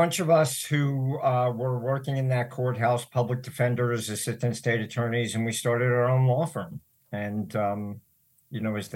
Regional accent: Cherry Hill, New Jersey, United States; No, listen, like I said, growing up in Cherry Hill, I had a blessed childhood, and all the sports that we did, just loved it, and still do it today.

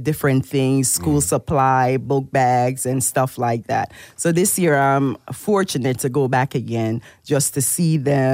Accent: Jamaica; Yes, I am from Jamaica.

